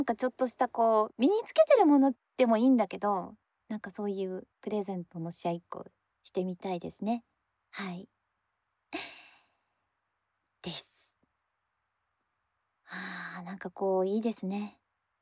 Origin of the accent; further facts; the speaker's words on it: Chitose, Hokkaido, Japan; 私、北海道出身なんです。で、生まれが千歳市ですね。千歳で生まれて